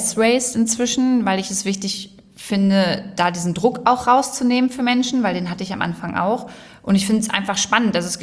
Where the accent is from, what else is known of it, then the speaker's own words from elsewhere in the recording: Lower Saxony, Germany; Braunschweig ist für mich Heimat. Also hier bin ich auf dem Dorf in der Nähe aufgewachsen.